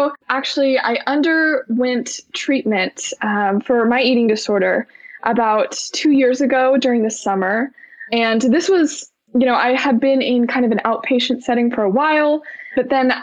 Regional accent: San Diego, California, United States; I'm from San Diego, California.

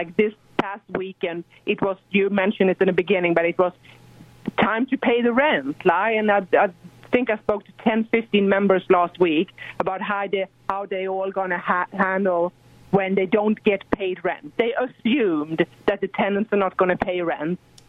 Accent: Sweden; English is a second language; moved away as an adult; also born or lived in Texas; now in United States; Yeah, it's no way I can get away from that accent, how hard I try, right? It's with me. So I'm actually born and raised in Sweden, in the northern part of Europe.

